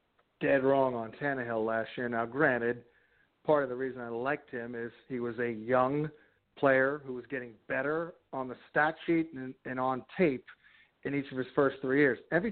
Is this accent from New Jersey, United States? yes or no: yes; New Jersey, United States; He happened to buy a house in my hometown in New Jersey